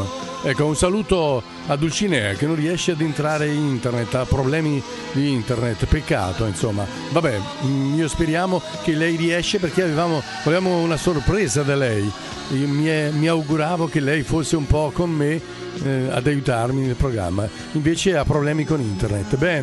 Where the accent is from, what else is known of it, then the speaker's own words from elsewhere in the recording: Naples, Campania, Italy; un disco in napoletano, perché ragazzi sapete, io sono di Napoli